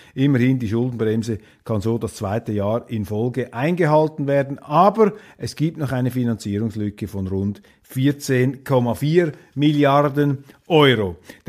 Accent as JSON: {"language": "German", "country": "Switzerland", "said": "Bald sind wir Schweizer dann vor den Deutschen."}